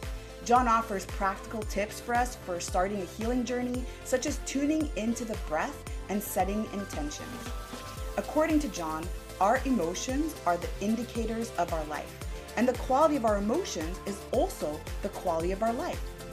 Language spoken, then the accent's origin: English; Saudi Arabia; John and I actually share our experiences growing up in Saudi Arabia